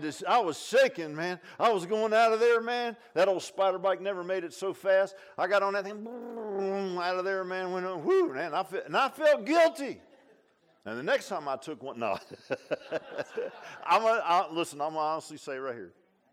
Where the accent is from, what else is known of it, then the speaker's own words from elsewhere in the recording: Virginia Beach, Virginia, United States; Lo and behold, I grew up in Virginia Beach